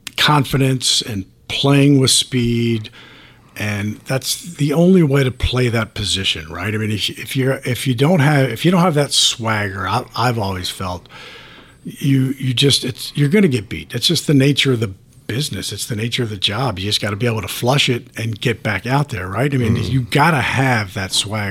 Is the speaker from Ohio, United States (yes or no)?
no; Virginia, United States; I'm from Virginia.